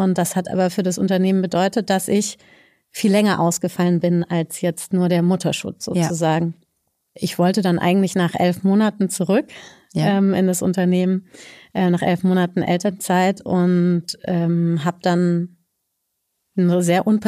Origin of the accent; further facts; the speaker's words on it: Stuttgart, Baden-Württemberg, Germany; born there; ich bin gebürtige Stuttgarterin